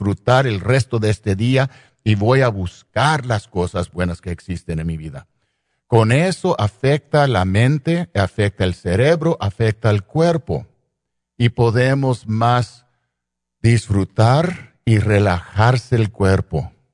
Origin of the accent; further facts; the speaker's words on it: East Los Angeles, California, United States; yo soy un chicanito de East LA, so yo sé cómo es no tener nada.